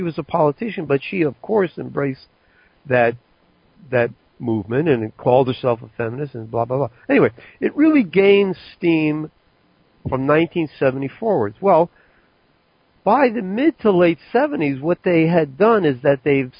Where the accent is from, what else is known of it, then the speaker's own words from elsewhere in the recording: United States; one thing I learned, or we learned, when I was a kid growing up in America and the school systems, etc.